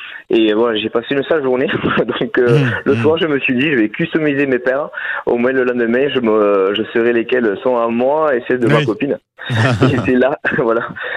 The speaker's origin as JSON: {"language": "French", "town": "Perpignan", "region": "Occitanie", "country": "France", "said": "bien en plus qu'à nous on est de Perpignan, donc c'est vrai qu'on ne passe pas tous les jours devant le palais"}